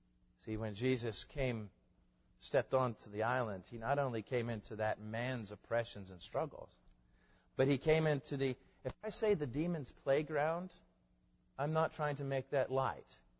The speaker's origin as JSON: {"language": "English", "region": "the South", "country": "United States", "said": "I'm from the South, so we have to tell you a thing by telling you a story."}